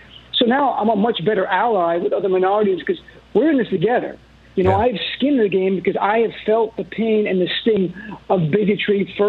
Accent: United States; it really is the core of my being as an American here. You know, I went pre-9/11, I was really raised to be a white guy. No exaggeration. My dad's Palestinian. My mom, though, was Italian-American, born here in the States.

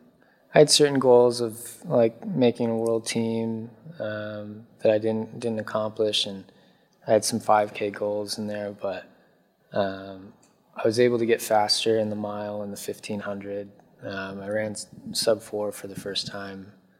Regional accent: Kirkland, Washington, United States; I grew up in Kirkland, which is 15 minutes outside of Seattle, so I'm in basically a new area, I'm in northern Seattle.

